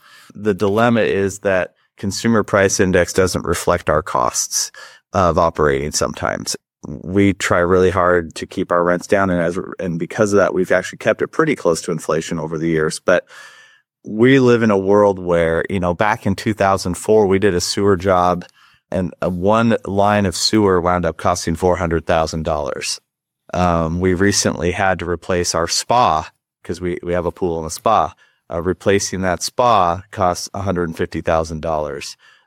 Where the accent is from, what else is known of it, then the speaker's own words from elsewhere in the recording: Salem, Oregon, United States; Yeah, it's born and raised in Salem.